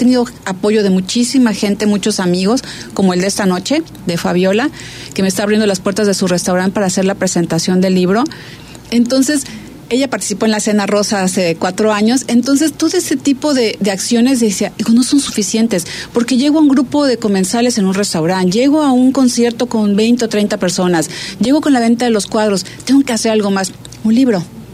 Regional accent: Veracruz, Mexico; Somos de Veracruz, entonces los molotitos de plátano, las enfrijoladas

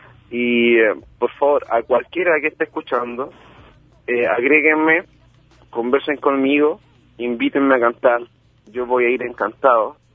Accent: Chile; como buen chileno

